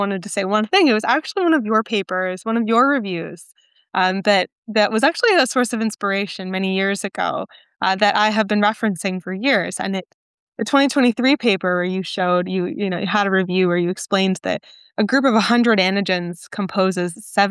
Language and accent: English; Toronto, Ontario, Canada; now in United States; I'm originally from Toronto